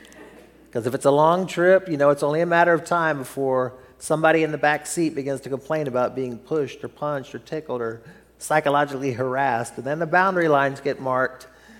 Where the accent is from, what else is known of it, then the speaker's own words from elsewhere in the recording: Texas, United States; I'm talking funny because I'm from Texas. This is how we talk down there.